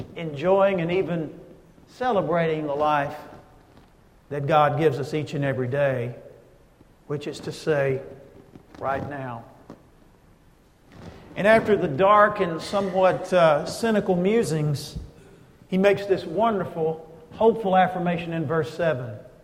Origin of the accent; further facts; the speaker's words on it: Jacksonville, Texas, United States; My hometown of Jacksonville, Texas, where I grew up, where my parents still live